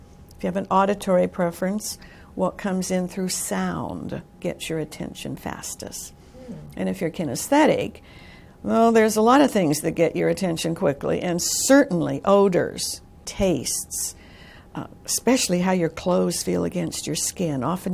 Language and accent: English; Canada; When I was a girl growing up in Canada and ice skating, I had bells on my ice skates.